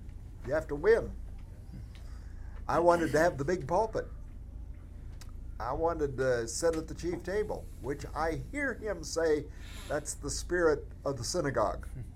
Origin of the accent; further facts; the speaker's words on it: Iowa, United States; moved away; when I moved here from the Northwest, one of the things I had to do in my first 5 years in the South was get used to what I had known in Iowa. You know, in Iowa when I was a boy, because Iowa's, it's Northern, but it's Bible Belt.